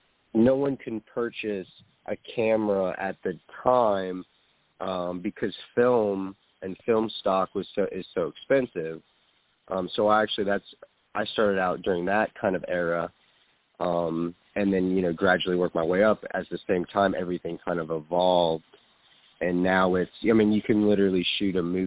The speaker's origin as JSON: {"language": "English", "region": "New Jersey", "country": "United States", "lives_now": "Greensboro, United States", "said": "I'm originally from New Jersey, but I reside in Greensboro, North Carolina"}